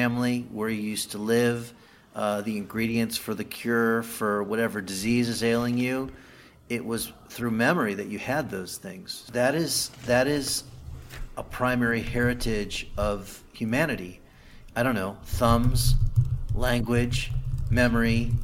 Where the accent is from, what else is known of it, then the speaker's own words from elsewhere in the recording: United States; now in Jerusalem, Israel; I also live in Israel, I live in Jerusalem. I grew up in America, obviously, and spent a lot of time there, but I'm not living there now.